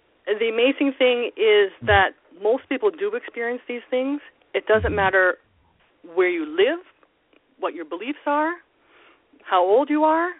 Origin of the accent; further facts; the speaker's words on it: Toronto, Ontario, Canada; I'm Canadian. I was born in Toronto, grew up in Toronto, and I studied journalism there. I got a BA in English there in Toronto and studied journalism and became a news reporter.